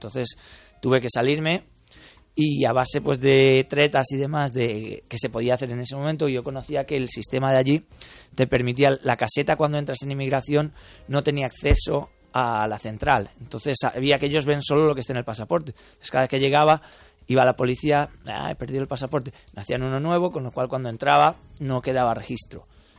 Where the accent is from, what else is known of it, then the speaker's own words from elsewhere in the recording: Gandia, Valencian Community, Spain; moved away as an adult; also born or lived in Barcelona; yo salí de Gandía para ir a Barcelona primero, para estudiar allí.